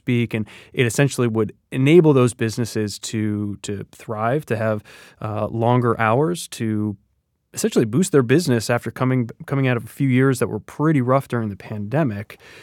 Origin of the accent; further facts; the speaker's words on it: Connecticut, United States; I grew up in Connecticut, so pretty close to New York City.